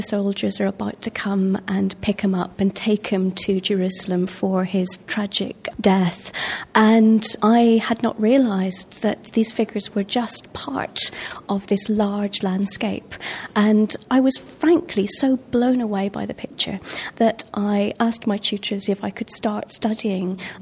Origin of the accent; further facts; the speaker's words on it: Ireland; because I grew up in Ireland